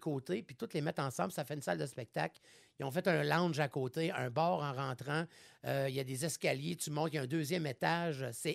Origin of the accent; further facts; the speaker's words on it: Quebec City, Quebec, Canada; J'arrive chez nous à Québec, je suis chez nous.